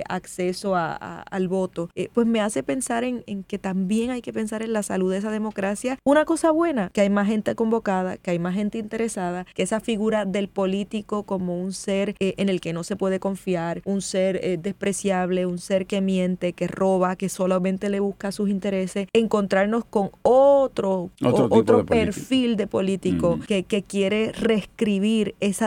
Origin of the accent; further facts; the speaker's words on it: Puerto Rico; vengo de Puerto Rico, que es un país donde votar es una cosa familiar, cultural, el deporte nacional, como le dicen